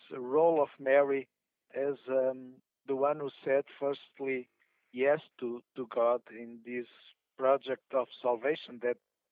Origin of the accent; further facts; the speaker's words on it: Leiria, Leiria District, Portugal; Yes, I am from Leiria.